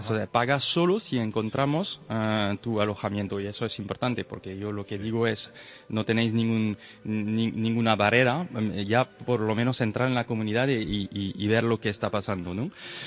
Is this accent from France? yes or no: yes; France; Spanish is a second language; now in Spain; Yo soy de Francia, pero ya hace años que me encanta vivir en España.